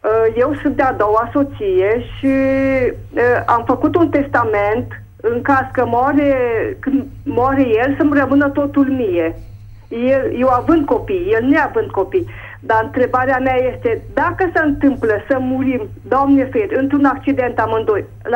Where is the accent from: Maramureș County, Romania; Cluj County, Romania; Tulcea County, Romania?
Cluj County, Romania; Cluj-Napoca; Bună ziua … sunt din Cluj-Napoca